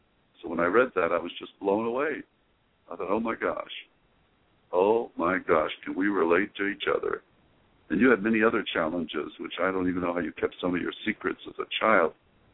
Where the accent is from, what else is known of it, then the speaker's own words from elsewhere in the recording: Northern District, Israel; So I was born in Israel, lived on the shore of the Sea of Galilee. In fact, that's where I learned how to swim when I was 6.